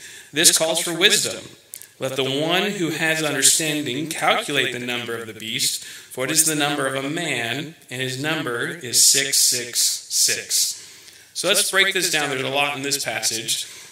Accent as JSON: {"language": "English", "country": "United States", "said": "I think as an American, I want to be like a revolutionary."}